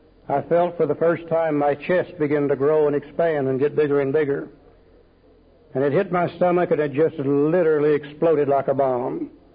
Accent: Tulsa, Oklahoma, United States; In fact, I was born and raised over here in Tulsa, Oklahoma.

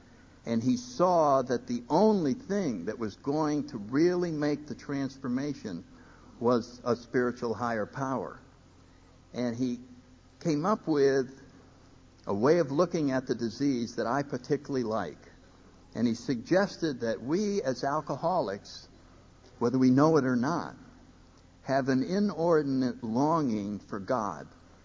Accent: New Haven, Connecticut, United States; I grew up in New Haven, Connecticut. I was born up there in 1931.

